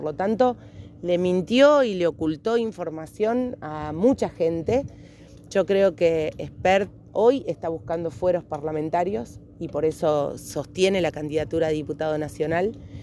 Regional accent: Santa Fe, Argentina; como santafesina y con el corazón puesto como gobierno de la provincia de Santa Fe en Rosario

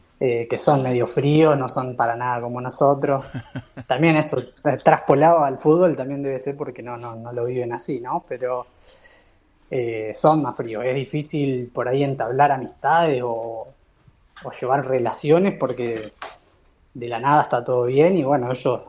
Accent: Venado Tuerto, Santa Fe, Argentina; moved away as an adult; also born or lived in Rosario; yo soy de Venado Tuerto, como bien dijiste, me fui a estudiar ingeniería electrónica ahí en Rosario, a la UNR, FCIA, y terminé el año pasado y me vine para acá porque mi novia se vino a hacer un máster.

